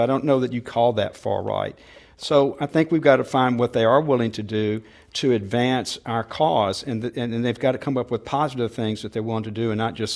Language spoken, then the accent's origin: English; Alabama, United States; University of Alabama, my home state football team, lost the national championship.